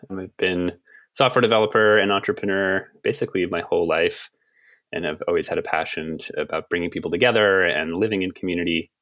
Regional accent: Massachusetts, United States; I grew up in Western Massachusetts. We briefly lived in a few different communal houses and then lived on a dirt road where there was one of the first eco-villages and a bunch of big community houses that my friends grew up

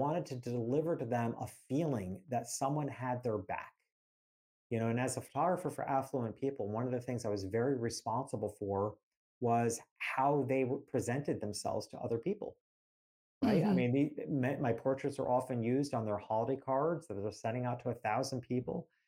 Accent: New York City, New York, United States; also born or lived in Miami; now in North Florida, United States; And I'm from New York City. But New York City didn't feel like an assault on the senses to me, because it was the environment which I grew up in.

